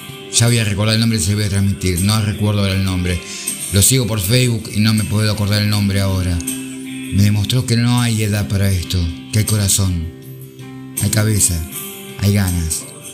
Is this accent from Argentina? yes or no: yes; Argentina; born there; obviamente Argentina, mi país natal